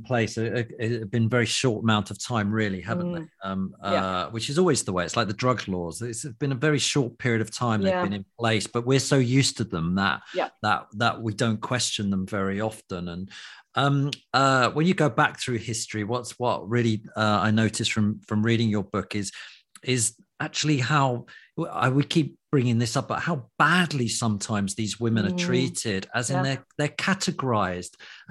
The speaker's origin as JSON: {"language": "English", "country": "United Kingdom", "said": "If we were really free of being British, basically, because British people are quite prudish, aren't we?"}